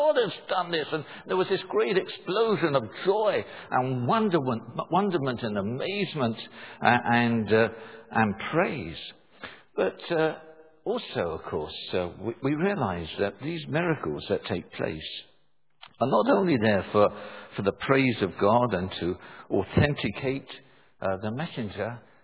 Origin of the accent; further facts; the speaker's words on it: London, United Kingdom; when I grew up in South London, the London buses tended to come along in fours and fives